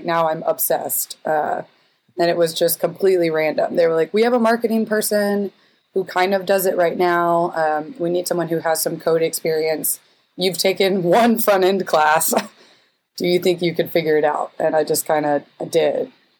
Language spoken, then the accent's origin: English; Augusta, Georgia, United States; in my hometown. So Augusta, Georgia, which no one ever knows what that is, but it's like basically 2 hours south of Atlanta.